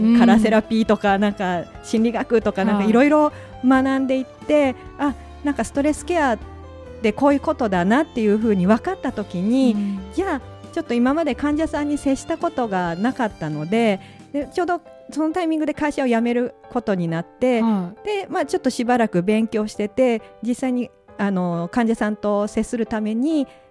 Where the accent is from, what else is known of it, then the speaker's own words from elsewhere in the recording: Nagoya, Aichi, Japan; 名古屋から来ました